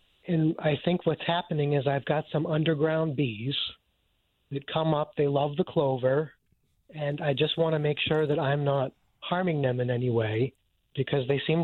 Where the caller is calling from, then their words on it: Yardley, Pennsylvania, United States; I'm calling from Yardley, Pennsylvania.